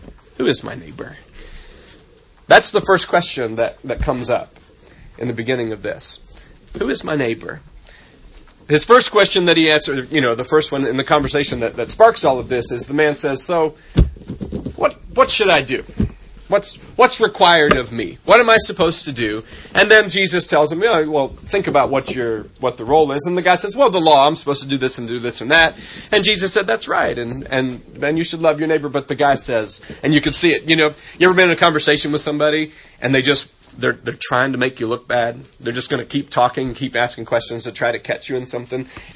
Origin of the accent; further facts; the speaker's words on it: Ohio, United States; I'm from the north. I'm from Ohio, so I don't know how to talk southern.